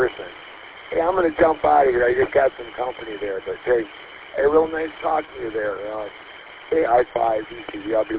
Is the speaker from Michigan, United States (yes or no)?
yes; Saginaw, Michigan, United States; also born or lived in Texas; Why could I move back from Texas? I'm from Saginaw. I moved to Texas, and I got in a real bad car accident, and I decided I'd rather come back here and be around family and friends